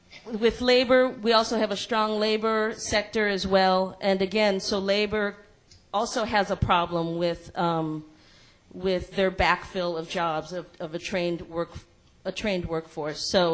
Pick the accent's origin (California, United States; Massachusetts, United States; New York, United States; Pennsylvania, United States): California, United States; Los Angeles; I come from Los Angeles, and we convene.